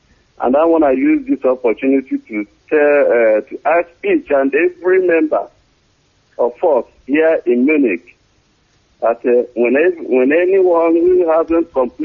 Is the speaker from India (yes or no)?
no; Obo, South East, Nigeria; now in Germany; I'm from Obo, Biafra land